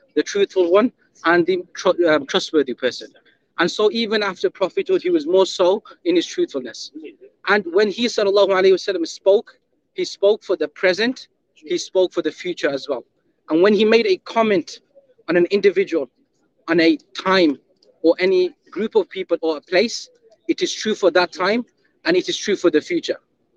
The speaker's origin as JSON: {"language": "English", "country": "United Kingdom", "said": "As you can tell, I'm not from Australia or the US, I'm from the UK."}